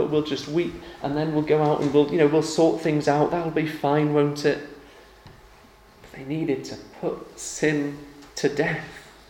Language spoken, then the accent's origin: English; England, United Kingdom; because I'm an Englishman and I'm in Wales